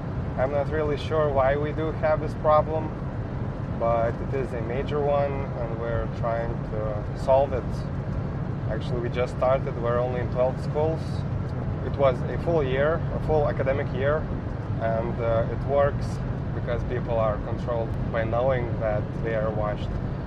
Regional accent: Lithuania; English is a second language; Lithuania for all my life. I would describe myself as a starting businessman.

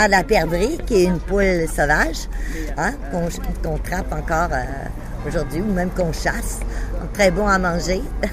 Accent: Quebec, Canada; nous sommes arrivés du Canada hier. Ah, nous, on habite le nord du Québec, le nord-est du Québec, la région du Saguenay-Lac-Saint-Jean. On a un fjord comme en Scandinavie, le fjord de Saguenay.

